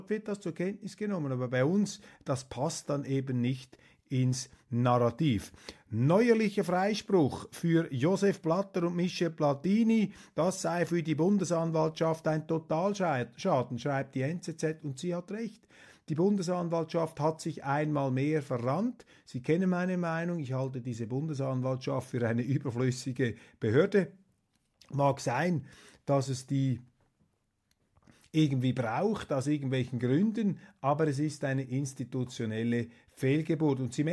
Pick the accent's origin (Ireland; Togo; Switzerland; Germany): Switzerland; als Schweizer staunt man einfach über die geballte Unehrlichkeit da in der deutschen Politik. Ich meine, die ist ja auch bei uns sehr, sehr, sehr groß.